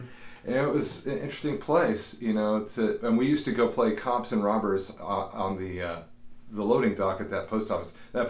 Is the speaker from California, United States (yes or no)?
no; Austin, Texas, United States; We grew up here in Austin because my mother did her doctorate at UT.